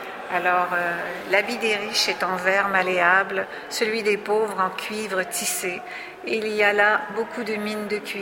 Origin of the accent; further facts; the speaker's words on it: Quebec, Canada; moi, comme je suis québécoise